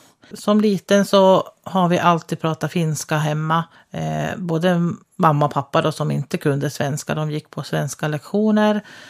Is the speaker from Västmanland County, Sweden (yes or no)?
yes; Hallstahammar, Västmanland County, Sweden; Och vår familj består av då mamma, pappa och 4 barn. Och då växte vi upp då i Hallstahammar innan alla började flytta hemifrån.